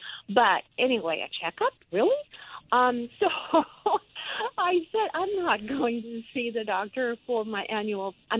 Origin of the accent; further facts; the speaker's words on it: Everett, United States; and I'm from Everett.